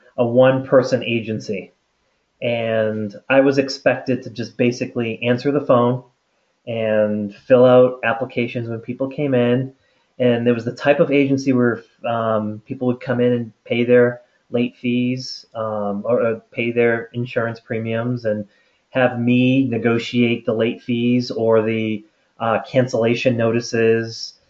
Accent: Boston, Massachusetts, United States; So I'm originally from the Boston area.

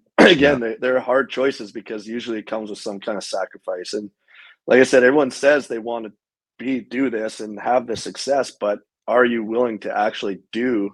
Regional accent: Winnipeg, Manitoba, Canada; I grew up in Winnipeg where we had access to outdoor ice, so it was a lot less structured, but I mean, we lived at the rink and we were on the ice, you know, 4 or 5 hours a day pretty well.

